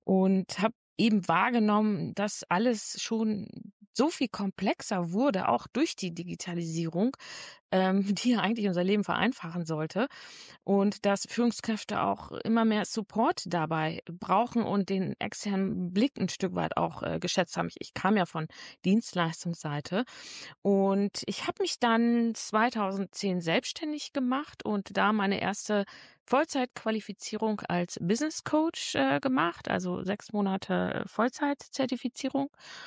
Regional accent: Osnabrück, Lower Saxony, Germany; born there; now in Hamburg, Germany; Hamburg ist allerdings nicht meine Geburtsstadt. Ich bin in Osnabrück geboren und habe dort angefangen, nach dem Abi ganz klassisch BWL zu studieren an der Uni.

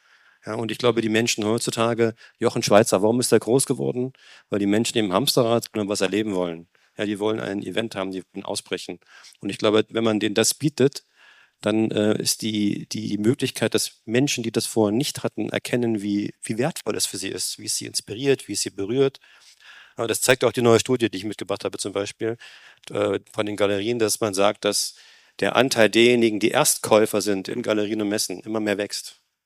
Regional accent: East Germany, Germany; ich komme aus Ostdeutschland

